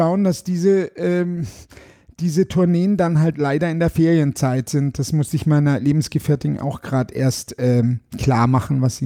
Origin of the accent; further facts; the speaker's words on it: Munich, Bavaria, Germany; born there; Geboren bin ich in Bayern. Herkommen tue ich von überall. Ich wohne eigentlich auch nicht an einem festen Ort.